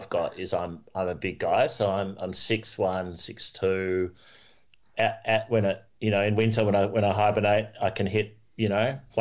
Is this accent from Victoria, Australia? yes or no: no; Sydney, New South Wales, Australia; So I grew up in Sydney, Australia, where I'm talking to you from today.